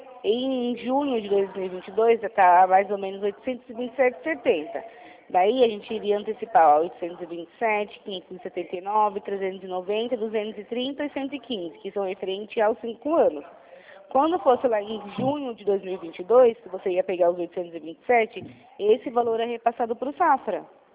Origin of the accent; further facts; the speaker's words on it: Sorocaba, São Paulo, Brazil; eu sou de Sorocaba.